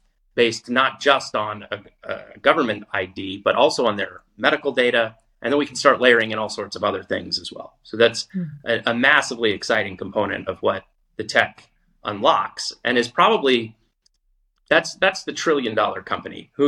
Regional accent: United States; As as an American, I can say that we've seen fits and starts for fully integrated crypto banking

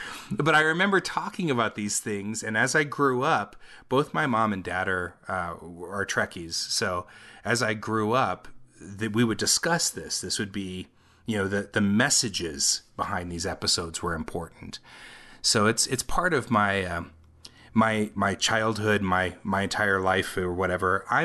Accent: Denver, Colorado, United States; also born or lived in Houston; I'm from Denver, Colorado, and have lived here pretty much all my life. I actually was born in Houston, but I only lived there for about a year and a half before my dad was transferred here.

